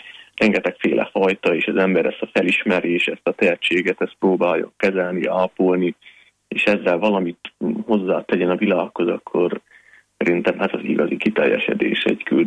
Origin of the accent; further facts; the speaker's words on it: Székely Land, Romania; mindig nagyon büszkeséggel hirdetem azt, hogy én székely vagyok. Uh-huh. És büszke vagyok, hogy ott nőttem fel, és székelynek mondhatom magamat is.